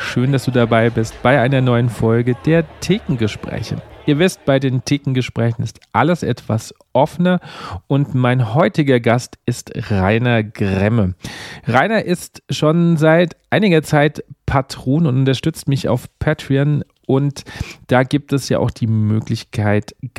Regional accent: Bavaria, Germany; Ich komme aus Bayern und da ist ja irgendwie so das Blasmusikland neben Baden-Württemberg

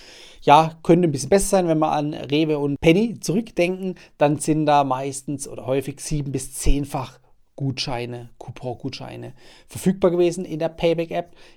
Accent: Baden-Württemberg, Germany; wie zum Beispiel bei uns im Süden in Baden-Württemberg.

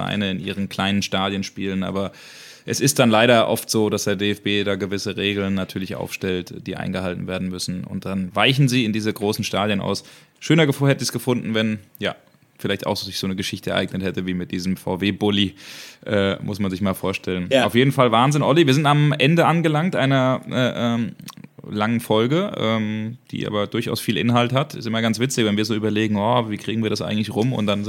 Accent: Hesse, Germany; Ich komme ja aus Hessen

